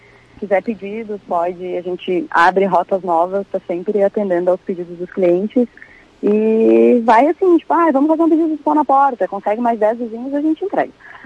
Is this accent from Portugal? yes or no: no; Caxias do Sul, Rio Grande do Sul, Brazil; Por exemplo, eu sou de Caxias, tem o pessoal que é da Serra.